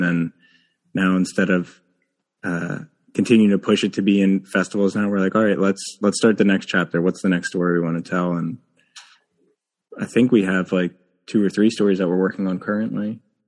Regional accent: Pennsylvania, United States; Cause I have friends, which I grew up in Pennsylvania, but you know, I have a lot of friends that are back there

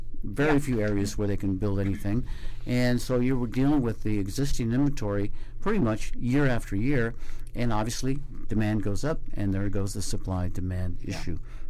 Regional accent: Colorado, United States; it's a small town that reminds me of my small town, my hometown from Colorado.

